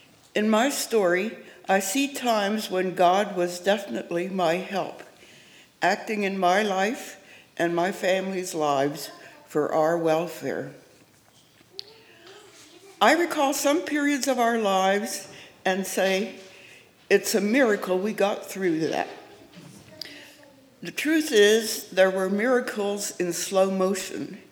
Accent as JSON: {"language": "English", "region": "Pennsylvania", "country": "United States", "tie": "born or raised there", "said": "I grew up in Hereford Mennonite Church, a General Conference or New Mennonite Church in Valley, PA, separated by a small cemetery from the Old Mennonite Church across the way."}